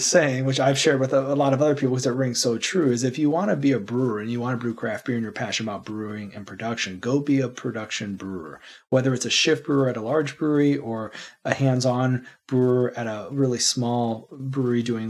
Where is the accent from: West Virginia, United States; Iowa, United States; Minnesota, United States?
Iowa, United States; I'm from Iowa.